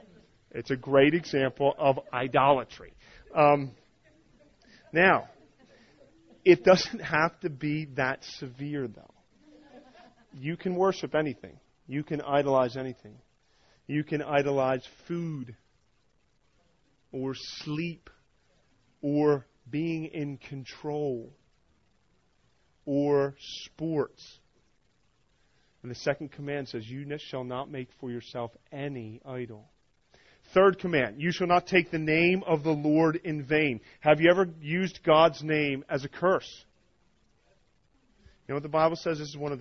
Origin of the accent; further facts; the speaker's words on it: New Jersey, United States; When I grew up in New Jersey, my brother and I, we were really into skateboarding.